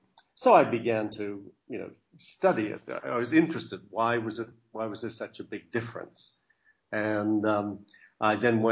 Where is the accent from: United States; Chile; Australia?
Australia; born there; moved away as an adult; Yes, I was born in Australia. Left there in my 20s and go back every Christmas to spend it with my huge Australian family.